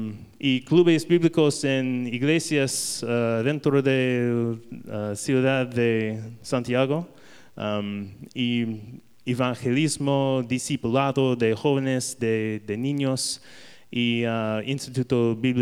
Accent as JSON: {"language": "Spanish", "region": "New York", "country": "United States", "second_language": "Spanish", "said": "Somos de Nueva York, en las montañas, no en la ciudad."}